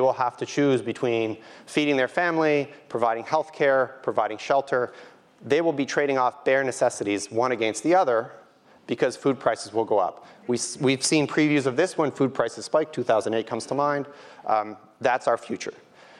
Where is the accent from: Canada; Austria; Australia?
Canada; So I grew up in Canada.